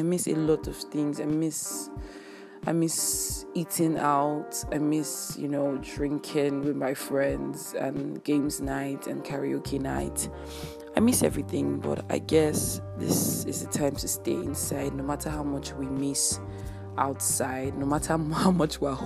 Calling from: Lagos, Nigeria; And I'm recording this from Lagos, Nigeria, and I didn't think it was going to get to this, but it's getting serious.

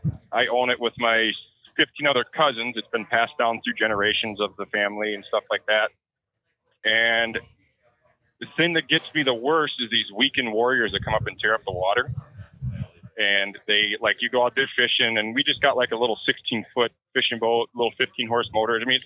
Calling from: Madison, Wisconsin, United States; The greatest state in the United States, that would be Wisconsin.

